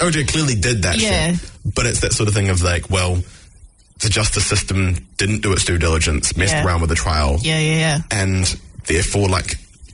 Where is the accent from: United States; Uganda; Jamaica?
Jamaica; as proud as I am as a Jamaican